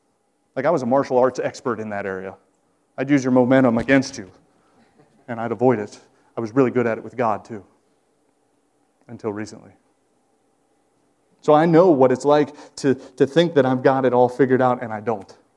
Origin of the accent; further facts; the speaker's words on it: Ohio, United States; I'm from Ohio. I don't have a southern accent.